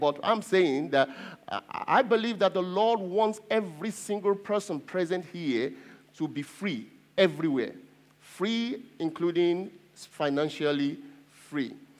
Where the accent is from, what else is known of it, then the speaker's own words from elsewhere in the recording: Nigeria; I said naira because that's the currency in my home country.